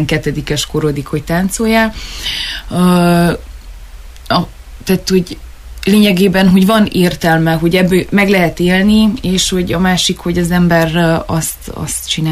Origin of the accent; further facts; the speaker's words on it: Târgu Mureș, Mureș County, Romania; én legalábbis, mint marosvásárhelyi lakós, hogy milyen oktatásban volt részem gyerekkorban